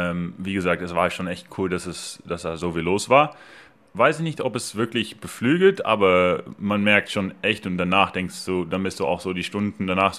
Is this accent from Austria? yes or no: no; Netherlands; Und wir als Holländer sind ein bisschen so, du darfst 120, dann fahre ich 140, so ungefähr.